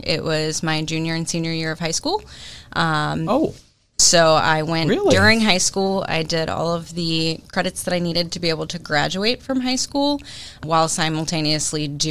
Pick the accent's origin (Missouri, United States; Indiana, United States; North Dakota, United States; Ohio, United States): Ohio, United States; Reading; also born or lived in Hamilton; So I have been a resident of Ohio my entire life, but I grew up in Reading